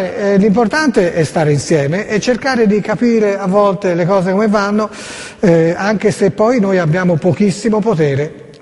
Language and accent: Italian; Florence, Tuscany, Italy; E io sono fiorentino, al di là che molti fiorentini si dimostrano tali solamente per via della loro squadra.